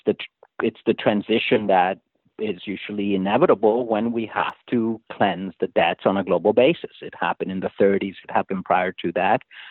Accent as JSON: {"language": "English", "country": "Canada", "said": "I'm looking at Canada being Canadian and living here."}